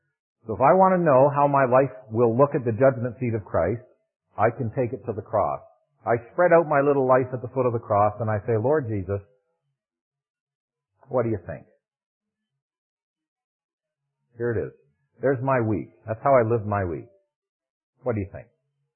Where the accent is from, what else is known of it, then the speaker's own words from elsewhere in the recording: Scotland, United Kingdom; And I'm a Scotsman, you know.